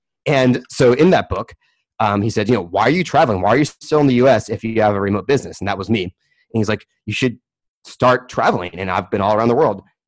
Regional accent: Takoma Park, Maryland, United States; moved away as an adult; Born and raised in Tacoma Park. Well, actually, no, in Maryland, but I was born in Tacoma Park. I mean, I went to University of Maryland. I was a Maryland guy till I was 22. And then I moved away to Texas.

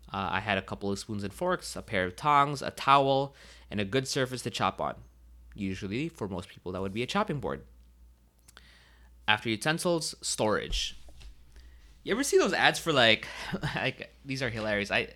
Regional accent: Philippines; I think as a Filipino, vinegar is like a key component to our cuisine.

